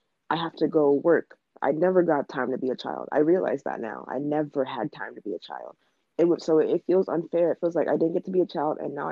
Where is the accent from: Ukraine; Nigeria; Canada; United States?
Nigeria; I'm Nigerian, 19 or 18 at that time, and I'm black.